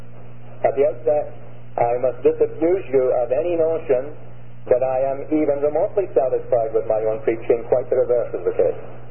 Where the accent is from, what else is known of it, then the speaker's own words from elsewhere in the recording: Scotland, United Kingdom; accent: Scottish; You will detect from my accent that I come from Scotland